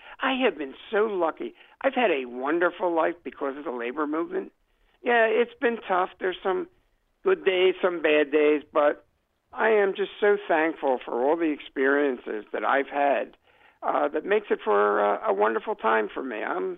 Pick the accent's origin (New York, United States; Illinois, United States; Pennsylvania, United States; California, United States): Pennsylvania, United States; Philadelphia; And, you know, and my hometown is Philadelphia.